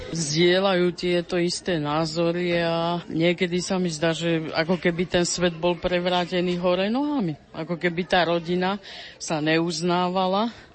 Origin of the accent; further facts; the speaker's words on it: Pruské, Trenčín Region, Slovakia; Som z Pruského, prišla som vyznávať pravé hodnoty života, rodinu.